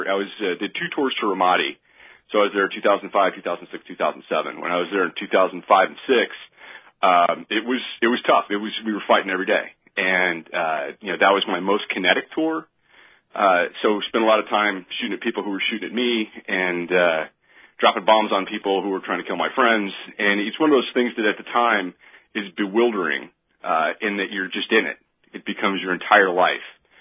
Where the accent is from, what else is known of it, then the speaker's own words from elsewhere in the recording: Colorado, United States; also born or lived in New Mexico; I was born and raised in born in New Mexico, raised in Colorado, and spent there until I enlisted.